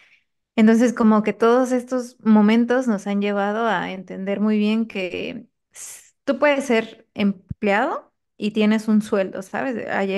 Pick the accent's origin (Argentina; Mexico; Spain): Mexico; yo por mi parte pues soy mexicana, me encanta la comida, amo el mar.